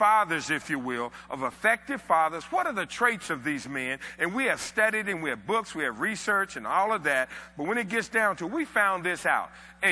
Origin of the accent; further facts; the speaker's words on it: United States; And I said, I'm from America.